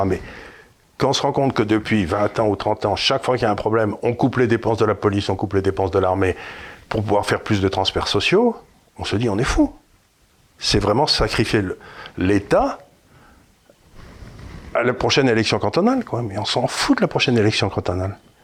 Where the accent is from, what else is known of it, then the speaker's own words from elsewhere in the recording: Amiens, Hauts-de-France, France; moi, quand j'étais gamin à Amiens